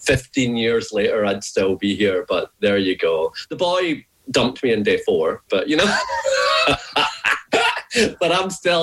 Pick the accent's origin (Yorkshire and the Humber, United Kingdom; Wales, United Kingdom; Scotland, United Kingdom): Scotland, United Kingdom; Glasgow; born there; I was born in Glasgow in 1978, a very long time ago and a long way away.